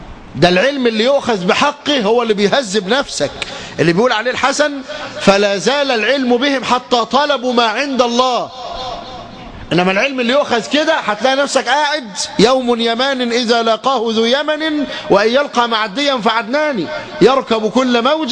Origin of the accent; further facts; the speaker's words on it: Egypt; نقول احنا من مصر